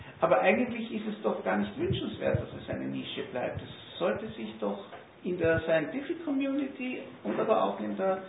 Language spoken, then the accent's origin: German; Berlin, Germany; wir kommen aus Berlin, wir kennen die Stadt